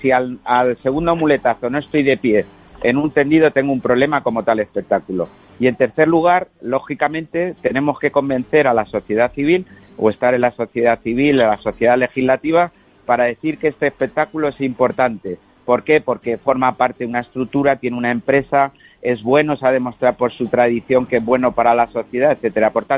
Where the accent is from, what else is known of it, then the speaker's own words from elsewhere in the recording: Albacete, Castilla-La Mancha, Spain; Yo que soy de Albacete, recuerdo la feria de Albacete, los circos a 4 y 5 funciones, hasta las 2 de la mañana haciendo cajas largas colas.